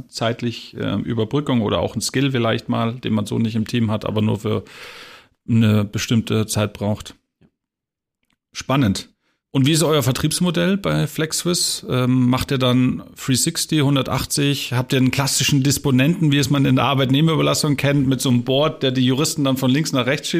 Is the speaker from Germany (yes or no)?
yes; Bavaria, Germany; Ich komme aus Bayern